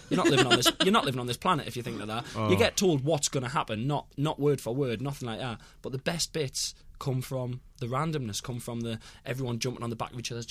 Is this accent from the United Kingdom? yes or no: yes; South Shields, North East England, United Kingdom; it's a town just next to where I'm from, in the northeast, called I'm from South Shields